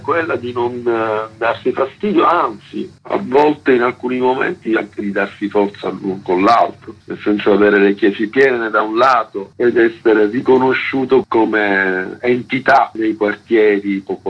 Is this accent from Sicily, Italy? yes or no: yes; Palermo, Sicily, Italy; now in Rome, Italy; Sono cresciuto a Palermo negli anni più bui, forse del periodo delle guerre di mafia, prima poi di trasferirmi a Roma ormai da tanti anni.